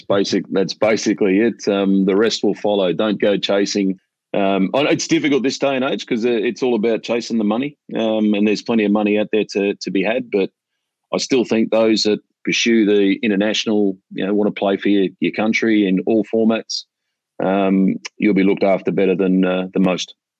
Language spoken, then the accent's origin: English; Australia; Growing up in Australia